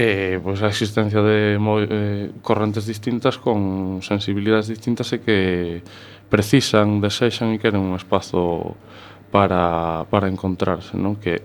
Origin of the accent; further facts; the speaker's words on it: Ferrol, Galicia, Spain; also born or lived in A Coruña; eu non vivía na Coruña naquela altura. Eu sou nacido na Coruña, pero criei-me en Ferrol.